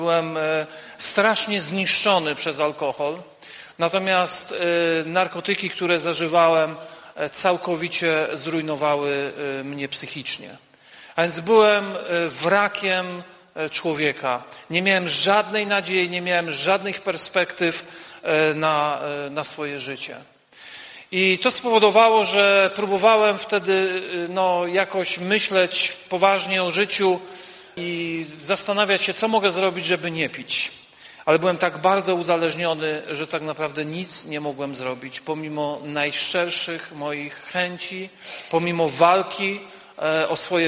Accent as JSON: {"language": "Polish", "town": "Dąbrowa Górnicza", "region": "Silesian Voivodeship", "country": "Poland", "said": "Faktycznie przyjechałem z Dąbrowy Górniczej. Służę obecnie w zborze w Katowicach."}